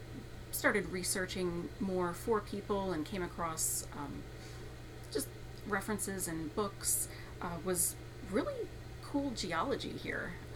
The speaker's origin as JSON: {"language": "English", "region": "New Jersey", "country": "United States", "tie": "born or raised there", "said": "So I grew up in Warren County, northern Warren County, about 20 minutes south of Newton. So I'm pretty familiar with Sussex County."}